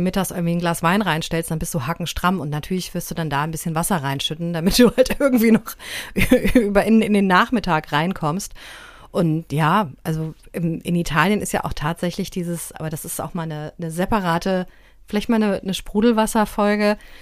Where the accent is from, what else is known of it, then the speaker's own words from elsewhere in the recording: Germany; ich stehe da also als Piefke, als deutschester Tourist von allen